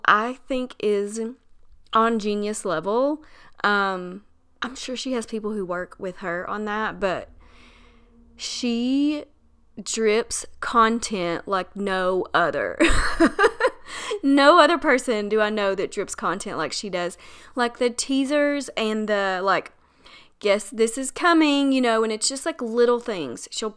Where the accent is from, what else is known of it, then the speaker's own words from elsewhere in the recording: Tennessee, United States; if you've ever been to Dollywood, I'm from Tennessee, so we go to Dollywood.